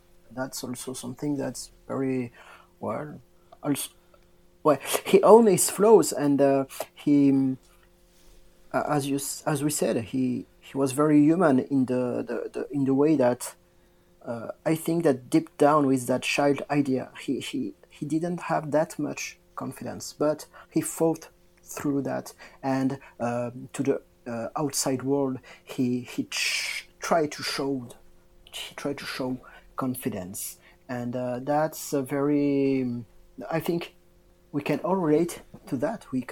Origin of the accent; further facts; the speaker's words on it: France; a French United fan. It wasn't easy growing up in France